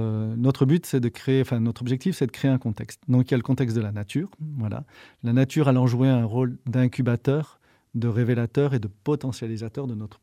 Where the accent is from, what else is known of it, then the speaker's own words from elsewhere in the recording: France; Je ne suis pas amazonien, je suis français.